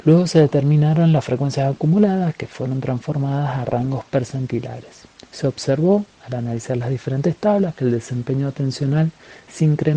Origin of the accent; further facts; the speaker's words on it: Argentina; soy argentino, diseñador industrial y doctor en medio ambiente visual e iluminación eficiente